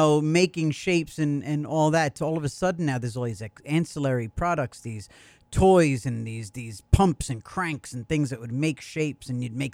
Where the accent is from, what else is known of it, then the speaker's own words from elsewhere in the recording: United States; Now, I'm saying that as an American, not as a conservative. I'm an American who wants to know these things.